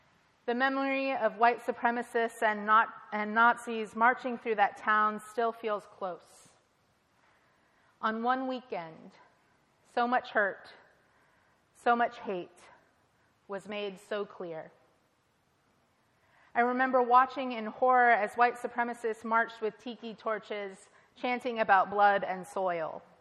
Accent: Ohio, United States; moved away; also born or lived in Oakland / San Francisco; I'm from Ohio, and I love it there. I love the logistical ease of a small town. And after living in Oakland and San Francisco for about 11 years now, a near-empty parking lot is like a thing of magic to me.

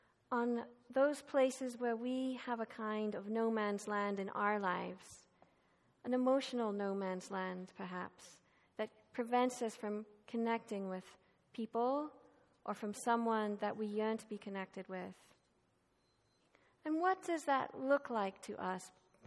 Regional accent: Ireland; I grew up in the Republic of Ireland, but my mother, of course, is from Northern Ireland.

